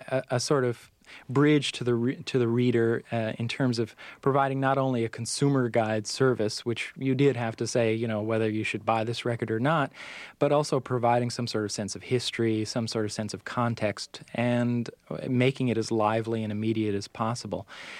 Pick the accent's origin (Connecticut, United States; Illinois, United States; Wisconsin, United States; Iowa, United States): Connecticut, United States; I grew up in Connecticut, so I got all these New York stations.